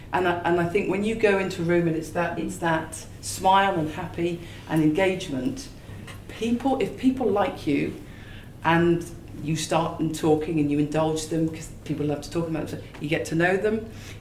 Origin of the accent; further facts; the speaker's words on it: Bristol, South West England, United Kingdom; I was down in the West Country, if I come from Bristol